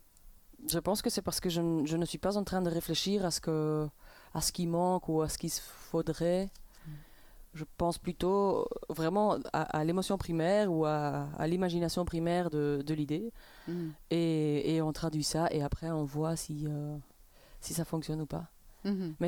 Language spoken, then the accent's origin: French; Brussels, Brussels-Capital Region, Belgium; Ben, on vient de Bruxelles, oui.